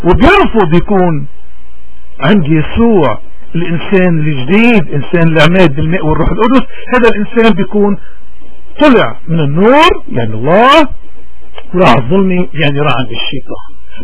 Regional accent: Lebanon; نحن مشكلتنا كلبنانيين انه اكترية شعبنا غنم

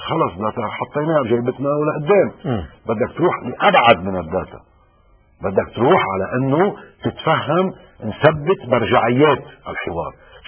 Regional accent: Lebanon; انا كلبناني انا ما كنت بحرب الاهليه بلبنان

